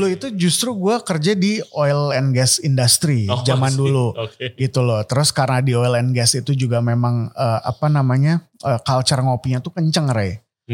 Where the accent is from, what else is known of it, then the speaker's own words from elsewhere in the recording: West Java, Indonesia; Karena gue Jawa Barat, gue orang Sunda.